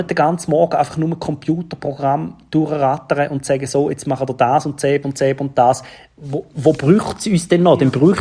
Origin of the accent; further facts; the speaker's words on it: Eastern Switzerland, Switzerland; Wir haben bei uns in der Ostschweiz zum Beispiel jetzt die grosse IT-Bildungsoffensive